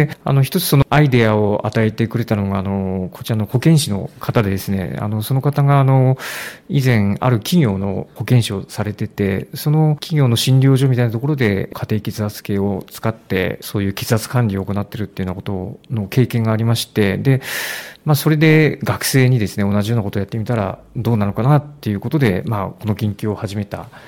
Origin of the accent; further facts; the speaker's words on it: Toyama, Japan; now in Muroran, Japan; 僕はもともと富山県出身で、富山大学の方にずっと勤務してたんですけども、北海道に住むのは今回初めてです。